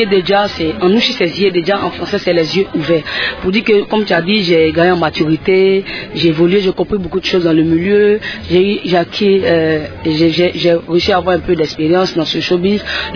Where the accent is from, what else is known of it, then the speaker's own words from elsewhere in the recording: Côte d’Ivoire; Je ne suis pas française, je ne suis pas américaine. Je suis ivoirienne.